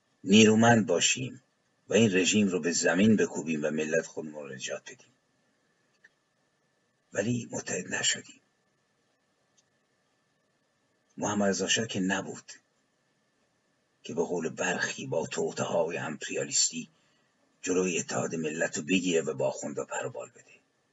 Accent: Iran; moved away; سوال من به عنوان یک ایرانی که تبعید اجباری رو پذیرفته، غربت اجباری رو پذیرفته

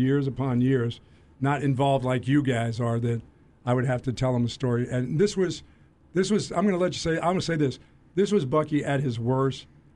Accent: Bethlehem, Pennsylvania, United States; Growing up in Bethlehem, Pennsylvania, every year I lived on the west side of town.

